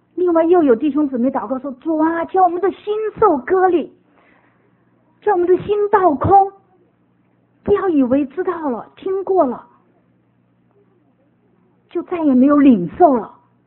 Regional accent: Minnesota, United States; 我就想到这个时候我是从明尼苏达来的哈

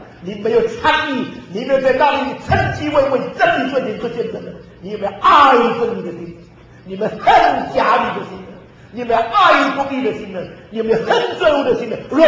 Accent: Xiamen, Fujian, China; moved away; 我2年前离开厦门50年，我是厦门生的，所以厦门是我的家乡。

